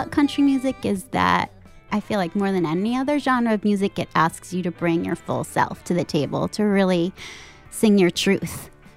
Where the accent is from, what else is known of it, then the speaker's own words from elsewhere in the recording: Manhattan, New York, United States; I grew up in Manhattan. I'm Jewish. I'm queer. So I'm doing it wrong. But I did grow up with a lot of country music.